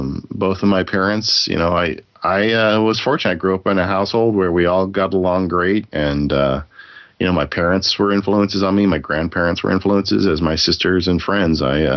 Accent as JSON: {"language": "English", "region": "California", "country": "United States", "tie": "born or raised there", "said": "I grew up in San Bernardino County"}